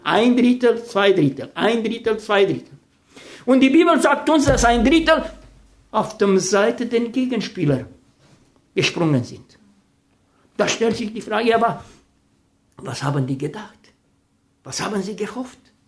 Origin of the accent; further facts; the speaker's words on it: Romania; first language Romanian; German is a second language; moved away; Und ich bin Rumäne, meine Frau ist eine Deutsche. Und ich wollte, als ich geheiratet habe, habe ich gesagt, ich muss Sächsisch und Deutsch lernen. Und so habe ich mit meinen Kindern nicht Rumänisch gesprochen.